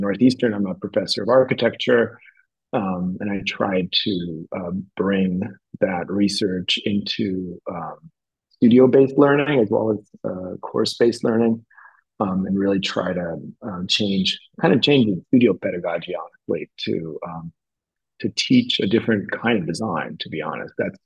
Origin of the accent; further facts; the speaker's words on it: Zagreb, City of Zagreb, Croatia; the architecture and urbanism of Zagreb, which is my hometown